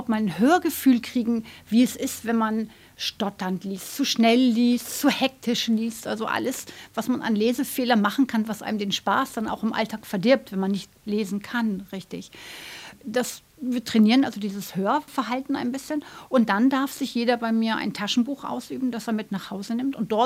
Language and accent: German; Stade, Lower Saxony, Germany; Ich komme aus Stade und habe dort gelernt.